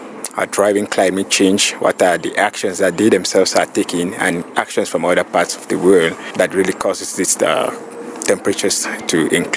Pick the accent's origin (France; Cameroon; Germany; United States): Cameroon; And I'm from Cameroon. I'm a teacher and a climate activist.